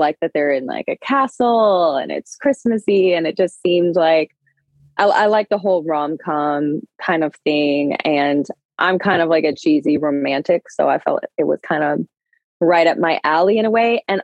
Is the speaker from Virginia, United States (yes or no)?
no; Colorado, United States; also born or lived in California; It reminded me of Colorado a lot because that's where I grew up, though.